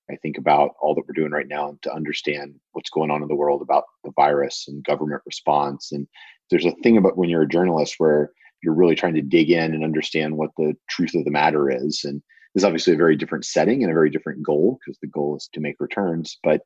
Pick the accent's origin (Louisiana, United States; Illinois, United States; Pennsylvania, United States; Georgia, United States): Georgia, United States; Atlanta; I grew up in Atlanta, Georgia. Went to a very small, very progressive school called the Paideia School in Atlanta